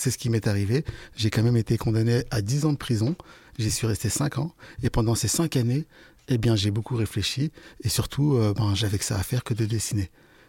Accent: Île-de-France, France; là où j'ai grandi, en Seine-Saint-Denis, quand j'étais plus jeune

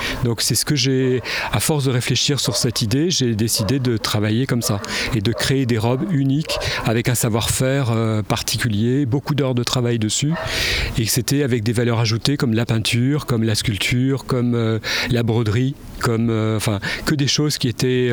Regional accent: Sully-sur-Loire, Centre-Val de Loire, France; also born or lived in Orléans; je suis né à Orléans. J'ai grandi dans une ferme, juste sur la Loire, à Sully-sur-Loire. Mes parents avaient à peu près 40 hectares de terre, avec des vaches, etc.

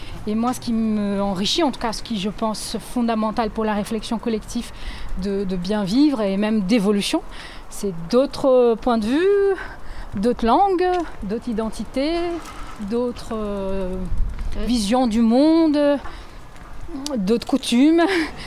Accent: Brazil; French is a second language; now in Lille, France; en arrivant à Lille, je viens du Brésil

